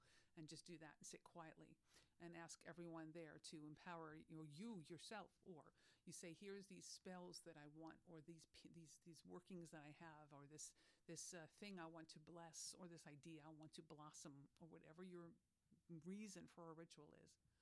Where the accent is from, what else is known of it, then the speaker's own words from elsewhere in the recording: United States; I'm just throwing a million ideas in the soup because I'm an American.